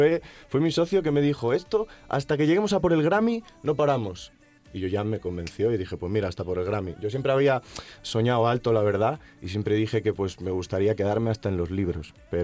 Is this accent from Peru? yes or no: no; Tui, Galicia, Spain; Esto fue en el concierto que di en mi pueblo, además, allí en Galicia.